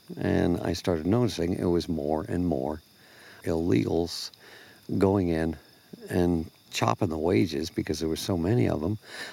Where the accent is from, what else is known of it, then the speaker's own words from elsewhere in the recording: San Francisco, California, United States; I grew up in the 60s in San Francisco, so I found out about drugs and everything at an early age.